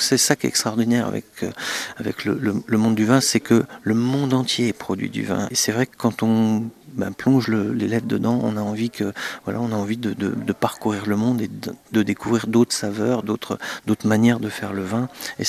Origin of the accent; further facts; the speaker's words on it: France; puisque nous sommes des touristes, on vient de France